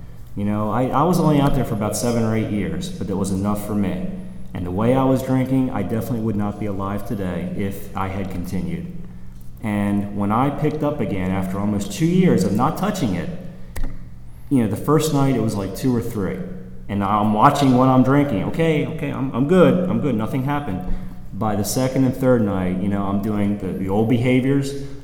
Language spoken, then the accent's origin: English; Baltimore, Maryland, United States; I'm from Baltimore originally, and I got sober up Baltimore to start with, and then I went to an extended treatment facility in York, Pennsylvania